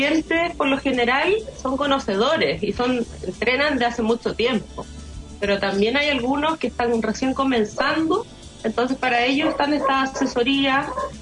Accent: Chile; Entonces, dada la pandemia, como muchos chilenos, nos tocó quedar sin trabajo.

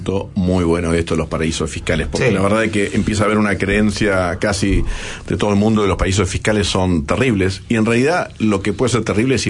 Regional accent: Chile; hoy como chileno, ¿no?

